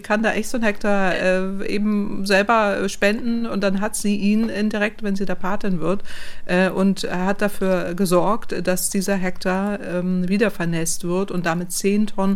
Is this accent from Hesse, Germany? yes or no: no; Lower Saxony, Germany; Ich komme aus der Moor-Gegend. Ich bin da aufgewachsen.